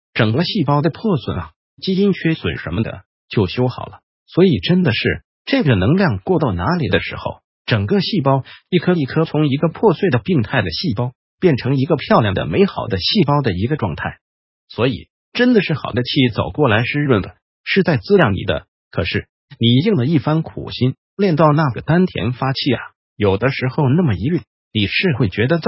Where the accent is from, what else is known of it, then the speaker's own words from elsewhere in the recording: Taiwan; 我们台湾人叫短路